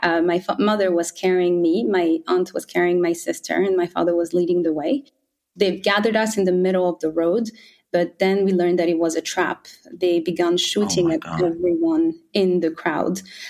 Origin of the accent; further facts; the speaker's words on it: Rwanda; born there; I was born in Rwanda in 1993.